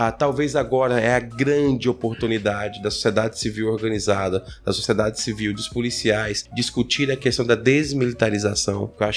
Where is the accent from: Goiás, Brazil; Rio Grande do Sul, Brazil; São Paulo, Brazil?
Goiás, Brazil; Eu fui criado em Goiás e 1.500 em Goiás não dá pra nada.